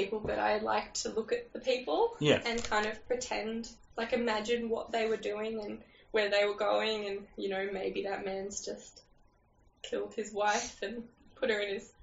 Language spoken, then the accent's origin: English; Canberra, Australian Capital Territory, Australia; I'm from Canberra, like, you know, I went to school here and stuff